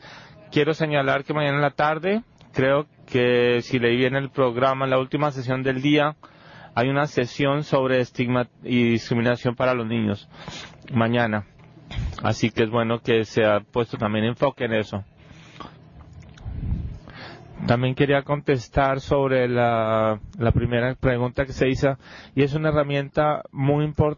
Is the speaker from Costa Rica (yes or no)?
no; Argentina; Yo vengo de Argentina